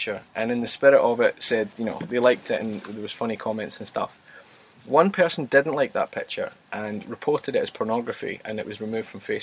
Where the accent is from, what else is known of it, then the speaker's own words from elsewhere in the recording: Scotland, United Kingdom; unmistakably I'm a Scotsman.